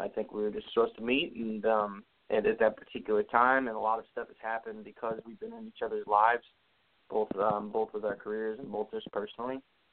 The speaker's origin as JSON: {"language": "English", "town": "Flint Hill", "country": "United States", "tie": "born or raised there", "said": "I always say I'm from Flint Hill and that's where I grew up and where I started."}